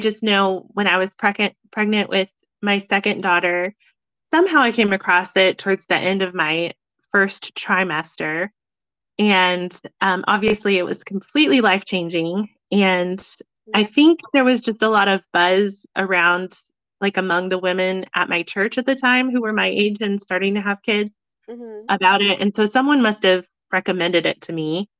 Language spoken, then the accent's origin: English; Amarillo, Texas, United States; born there; moved away; also born or lived in Charlotte, North Carolina; Sure. I was born in Texas, and actually in Amarillo, where the Panhandle fires are happening right now